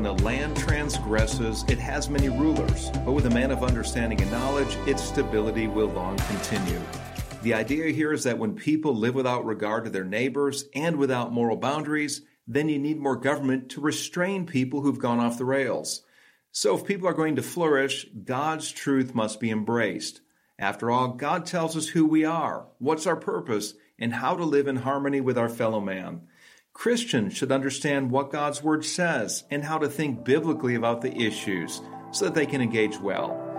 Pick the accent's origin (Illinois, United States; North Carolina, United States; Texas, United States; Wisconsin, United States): Wisconsin, United States; Green Bay; I grew up in Green Bay, so I'm a Packers fan.